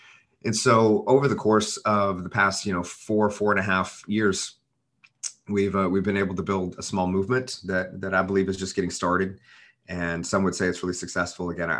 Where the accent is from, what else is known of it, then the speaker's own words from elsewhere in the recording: Oklahoma, United States; I love y'all, but I'm from Oklahoma. So you'll catch some Oklahoma.